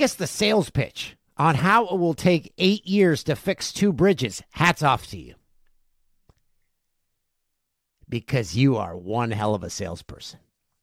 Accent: Peterborough, Ontario, Canada; my hometown of Peterborough, Ontario, home of the Peterborough Petes.

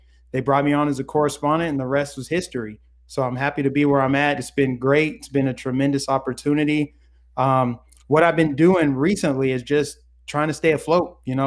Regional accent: Colorado, United States; also born or lived in Minnesota; now in Florida, United States; I grew up in Colorado, lived in Minnesota for about 3 years, well, about 5 years. And I moved to Florida recently. So I've only been in Florida about 3 years

